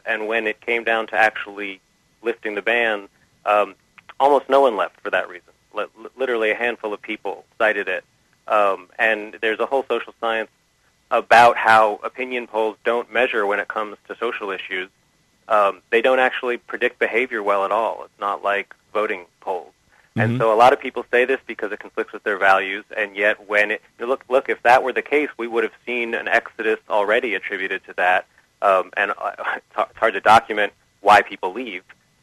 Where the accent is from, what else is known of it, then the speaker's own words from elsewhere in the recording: United States; I am an American. I am an American who believes we need a strong military